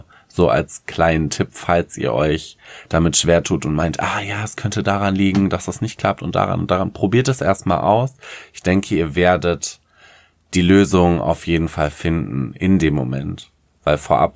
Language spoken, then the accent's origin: German; Paderborn, North Rhine-Westphalia, Germany; now in Hamburg, Germany; Ich bin ja aus Paderborn eigentlich gebürtig. Und habe dort ganz viele Jahre gelebt. Bin jetzt halt in so eine große Metropole gezogen, weil ich keine Motivation mehr in meinem Heimatort hatte.